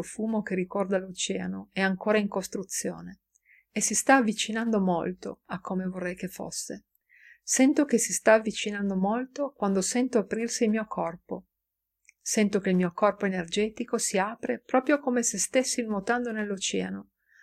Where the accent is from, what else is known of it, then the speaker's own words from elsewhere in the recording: Lisbon, Portugal; Italian is a second language; E sentivo davvero la mancanza della mia città natale. Non volevo in realtà tornare a Lisbona.